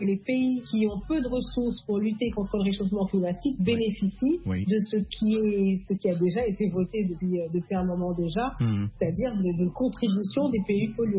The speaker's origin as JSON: {"language": "French", "country": "France", "tie": "born or raised there", "said": "Moi, j'habite à Paris, j'ai grandi en France."}